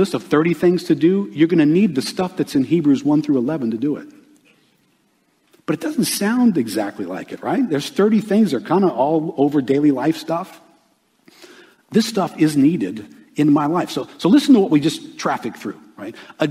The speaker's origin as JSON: {"language": "English", "country": "United States", "tie": "born or raised there", "said": "I grew up in America. I grew up in the suburbs of America, all right?"}